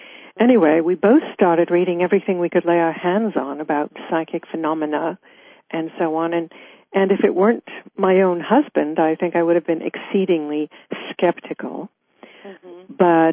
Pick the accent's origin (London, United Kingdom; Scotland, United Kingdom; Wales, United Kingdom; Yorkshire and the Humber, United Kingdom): London, United Kingdom; moved away as an adult; now in Portland, United States; here I am in Portland, Oregon, where I have been for the past just over 10 years. We came from London, England.